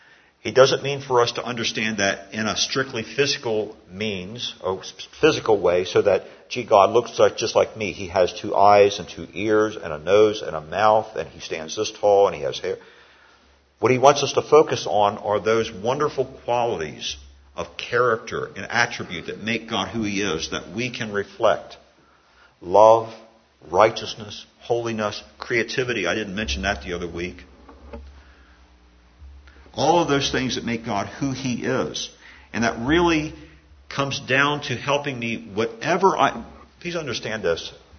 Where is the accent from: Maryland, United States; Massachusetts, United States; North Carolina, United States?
Maryland, United States; Baltimore; I was at a funeral in Baltimore, Maryland, my home state